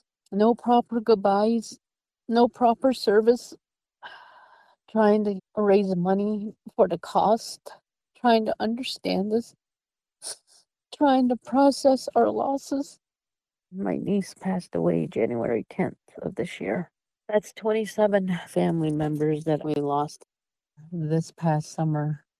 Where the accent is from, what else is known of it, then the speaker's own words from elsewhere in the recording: Arizona, United States; now in Sun Prairie, United States; I live in Sun Prairie. I'm originally from Arizona, off the Navajo Dene Reservation.